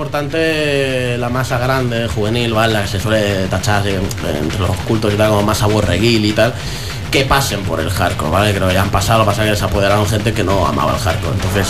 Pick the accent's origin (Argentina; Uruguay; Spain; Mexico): Spain; L'Hospitalet de Llobregat, Catalonia; Nací ahí en Hospitalet, y ahí estamos.